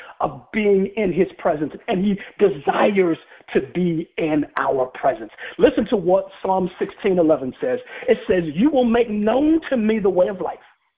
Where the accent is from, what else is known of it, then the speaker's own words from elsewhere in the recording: Washington, District of Columbia, United States; When I was in grade school and growing up in Washington, D.C., I had some bullies who were pursuing me actively